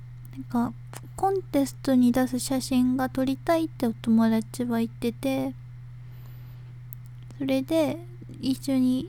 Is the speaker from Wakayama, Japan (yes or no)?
no; Tokyo, Japan; 東京都出身です。